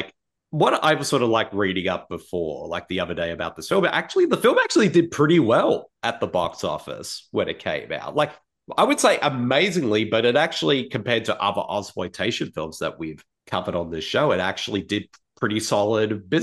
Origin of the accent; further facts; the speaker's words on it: Cobar, New South Wales, Australia; why my hometown of Cobar loves this movie so much.